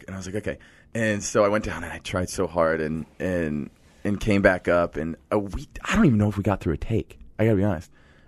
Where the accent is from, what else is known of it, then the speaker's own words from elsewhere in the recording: Springfield, Illinois, United States; Grew up in Springfield, Illinois.